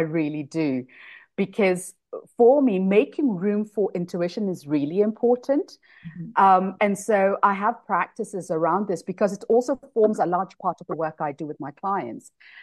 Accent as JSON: {"language": "English", "country": "Kenya", "said": "So I come from the marathon country. I come from Kenya."}